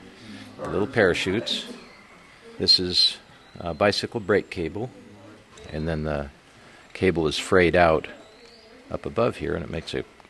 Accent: Spokane, Washington, United States; I'm from Spokane, Washington.

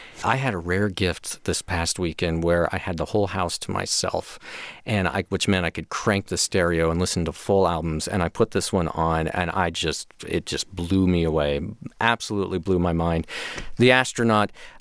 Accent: Texas, United States; Oklahoma, yeah, yeah. Texas, in my home state.

